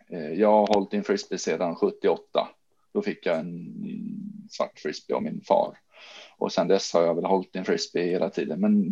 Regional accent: Jönköping, Jönköping County, Sweden; hemma i Jönköping där jag är uppvuxen.

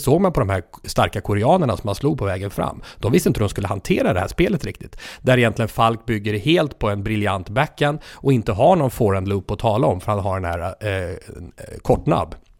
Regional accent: Sweden

